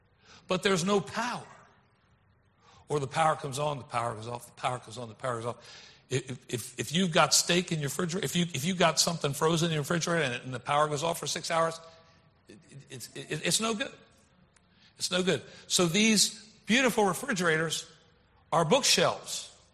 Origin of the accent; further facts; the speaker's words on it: Baltimore, Maryland, United States; So I grew up in Baltimore, so sometimes I say either of them, but I'm going to say y'all today.